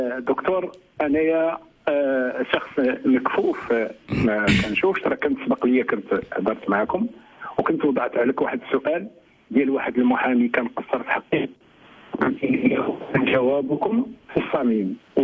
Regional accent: Morocco; انتم من الناس الفضلاء عندنا في المغرب

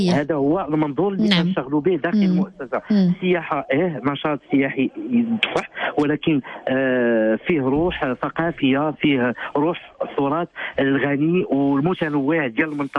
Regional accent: Imlil, Marrakesh-Safi, Morocco; انا من منطقه إمليل اللي كتواجد بالاطلس الكبير تابعه اداريا لجامعه اسني دائره اسني عماره اقليم الحوز وكتبعد على مدينه مراكش ب 64 كيلومتر.

